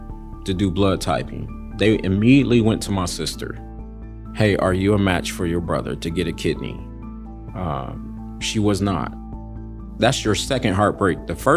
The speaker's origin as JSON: {"language": "English", "town": "Columbus", "region": "Ohio", "country": "United States", "tie": "born or raised there", "said": "I grew up here in Columbus, Ohio. Grew up in a two-parent family home, loving mom, loving dad"}